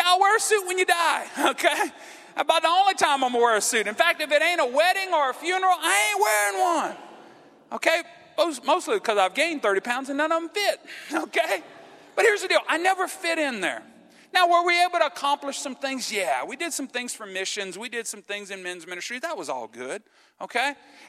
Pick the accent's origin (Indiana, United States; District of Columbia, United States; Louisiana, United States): Louisiana, United States; First of all, I'm a Cajun in North Louisiana. That's not a good thing, okay?